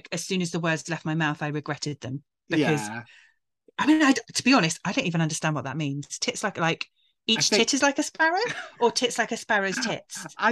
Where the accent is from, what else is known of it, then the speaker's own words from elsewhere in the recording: United Kingdom; Well, the difference is we're British and, like, drinking is like a national sport.